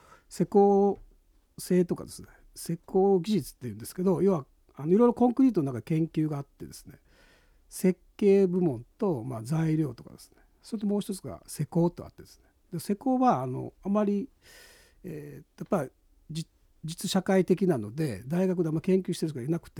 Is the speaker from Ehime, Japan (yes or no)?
yes; Ehime, Japan; で私が愛媛出身ということで